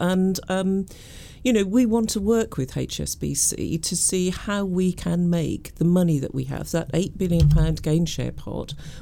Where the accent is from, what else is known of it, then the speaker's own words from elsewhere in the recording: Birmingham, West Midlands, United Kingdom; being a Brummie and looking at how the city and the region has changed over the past 25 years or so has been quite phenomenal and really, really exciting.